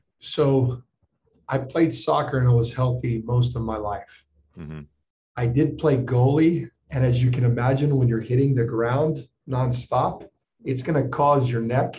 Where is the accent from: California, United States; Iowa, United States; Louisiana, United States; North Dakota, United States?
Louisiana, United States; Lake Charles; We grew up together in Lake Charles.